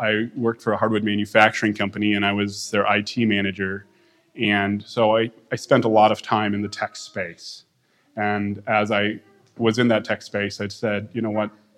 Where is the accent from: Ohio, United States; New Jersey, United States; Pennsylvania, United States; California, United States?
Ohio, United States; So I'm from Ohio, Holmes County area, if many of you know where that's at. I've grown up there.